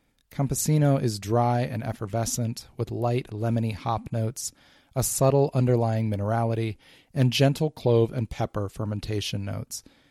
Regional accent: Midwest, United States; smells from my rural childhood growing up in the Midwest.

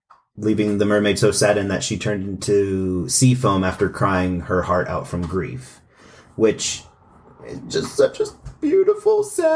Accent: North Carolina, United States; But they're from my hometown of Wilkes County.

